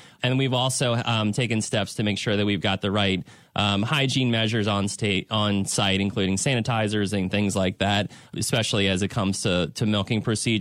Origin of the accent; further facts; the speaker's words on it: Pennsylvania, United States; I mean, I grew up in Pennsylvania. We only had Holsteins, and the story goes at our county fair